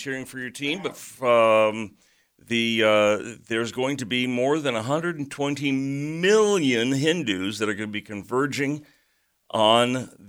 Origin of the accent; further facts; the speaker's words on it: California, United States; I grew up in California, though, and I felt the same. Of course, I was a PK. I was a pastor's kid.